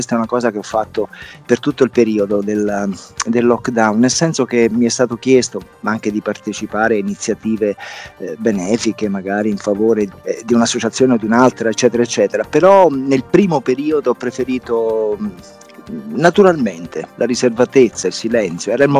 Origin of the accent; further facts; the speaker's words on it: Agropoli, Campania, Italy; born there; accent: Campanian; nel mio dialetto, che è campano. Io sono nato ad Agropoli, in provincia di Salerno